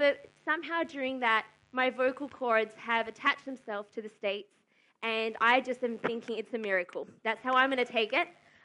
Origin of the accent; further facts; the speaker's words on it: Melbourne, Victoria, Australia; born there; I was born in Melbourne in 1998. To save you doing the maths, I'm 24.